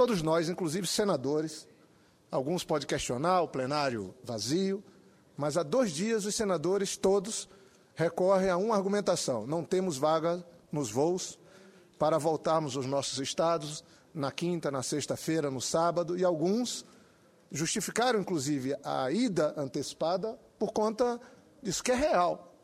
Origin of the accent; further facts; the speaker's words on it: Brazil; discutindo como nós, brasileiros, devemos agir, especialmente as autoridades brasileiras, nós, o parlamento